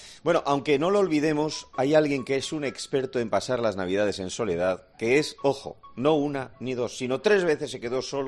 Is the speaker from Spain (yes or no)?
yes; Basque Country, Spain; Bueno, a ver, vamos a ver, es que nosotros, ten en cuenta que los vascos tenemos a un Lendakari astemio que de pinta de fiestas no tiene.